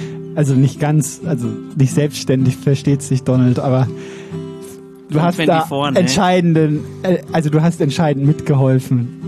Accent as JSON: {"language": "German", "town": "Fürth", "region": "Bavaria", "country": "Germany", "said": "Ich bin ja aus Bayern, ich bin in Fürth geboren."}